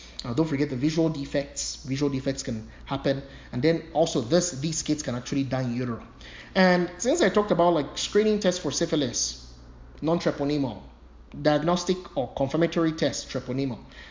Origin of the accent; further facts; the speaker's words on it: Nigeria; I'm originally from Nigeria, so I'm African.